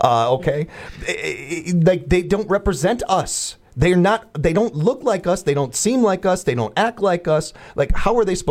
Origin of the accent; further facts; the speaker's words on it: Illinois, United States; born there; Forget the fact that I was born in Illinois.